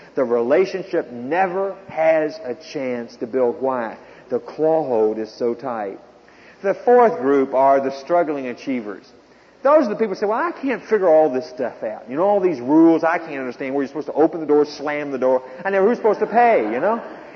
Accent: the South, United States; Now, I grew up as a Southerner, and I could not deal with that very well, because I was used to the old system.

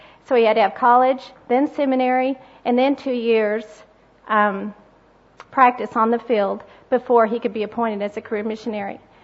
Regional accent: Colorado, United States; moved away as an adult; I was born and raised in Colorado. And after I graduated from high school, I came here to Oklahoma University.

